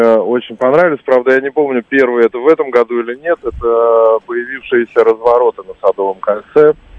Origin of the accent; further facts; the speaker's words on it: Adygea, Russia; Я из Адыгеи, но вообще я кабардинец, да.